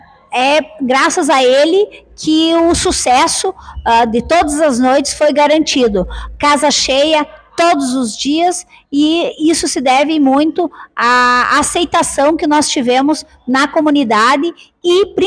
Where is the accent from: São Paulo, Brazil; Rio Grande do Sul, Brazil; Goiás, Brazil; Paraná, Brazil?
Rio Grande do Sul, Brazil; o grande amor que nós temos em dizer que nós somos gaúchos